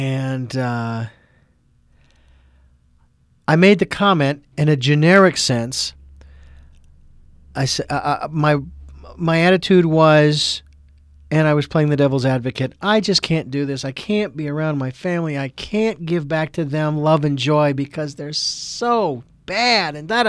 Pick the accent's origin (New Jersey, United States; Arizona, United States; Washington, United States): Arizona, United States; Phoenix; And I'm from Phoenix, Arizona, so needless to say, a lot of people don't have that.